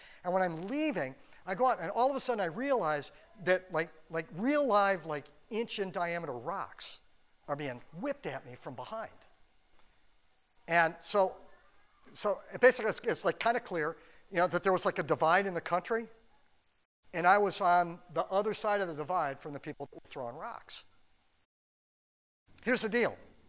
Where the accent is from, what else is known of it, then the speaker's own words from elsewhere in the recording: California, United States; And I was from Southern California, so that's kind of a reach to like jet home for like a 3-day weekend for Easter.